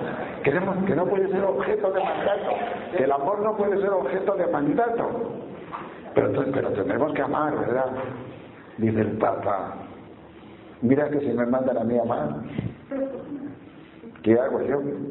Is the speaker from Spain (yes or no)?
yes; Palencia, Castile and León, Spain; Estoy hablando en Palencia, porque vengo de Palencia